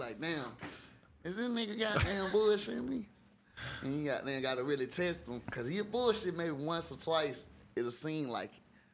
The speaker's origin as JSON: {"language": "English", "town": "Atlanta", "region": "Georgia", "country": "United States", "tie": "born or raised there", "said": "I came from East Atlanta, Zone 6, Lila Valley. I was right there in the cut, in apartments, all the way to Glenwood Road."}